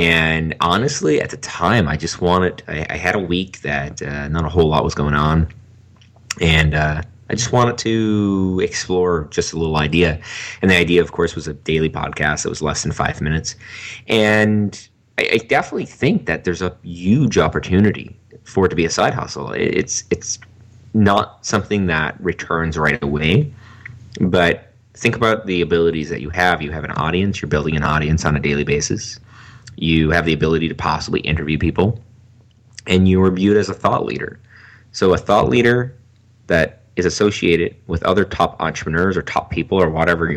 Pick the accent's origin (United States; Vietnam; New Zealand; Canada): Canada; I'm from Canada